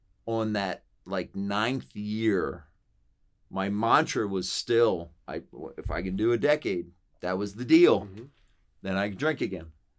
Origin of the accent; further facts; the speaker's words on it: Lancaster, United States; growing up in Lancaster as a guy, I'm actually pretty introspective.